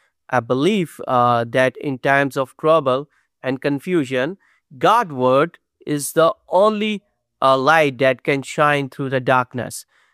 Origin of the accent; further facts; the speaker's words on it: Pakistan; and I'm from Pakistan.